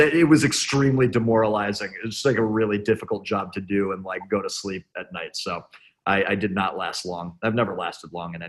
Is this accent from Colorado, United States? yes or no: no; Dallas, Texas, United States; also born or lived in Englewood, United States; I spent part of my childhood in Dallas. Well, I spent sort of my like adolescence and young adulthood in Dallas. So I spent my early childhood in New Jersey in Inglewood, Bergen County. Yes.